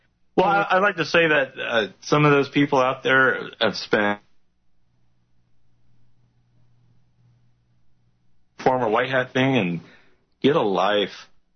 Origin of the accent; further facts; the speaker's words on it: Los Angeles, California, United States; Los Angeles.